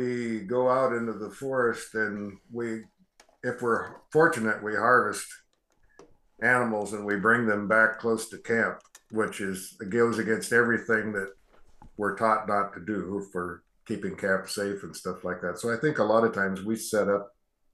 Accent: Winlock, Washington, United States; I grew up in Winlock, Washington

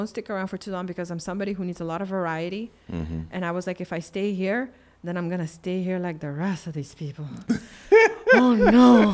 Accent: Aruba; Because I felt a little trapped down there, you know.

